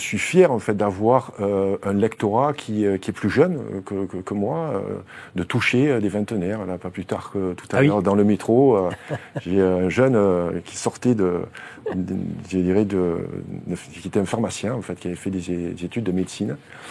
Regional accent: Aubagne, Provence-Alpes-Côte d'Azur, France; born there; Moi, je suis un Français, je suis né à Aubagne, en Provence. Donc voilà, je suis très attaché à ma terre, je suis très attaché à mon pays.

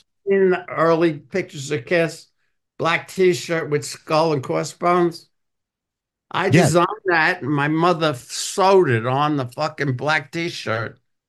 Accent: Bronx, New York, United States; From the time I grew up in the Bronx, I was the first kid to get bell bottoms.

